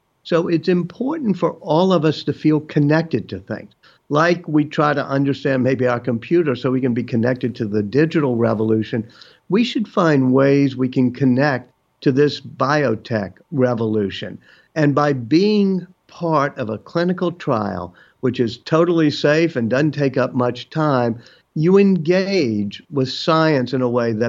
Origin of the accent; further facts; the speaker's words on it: New Orleans, Louisiana, United States; I was in New Orleans, my hometown.